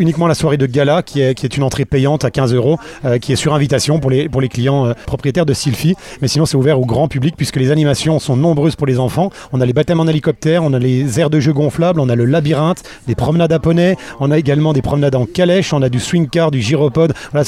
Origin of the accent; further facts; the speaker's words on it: Grand Est, France; je suis natif des Vosges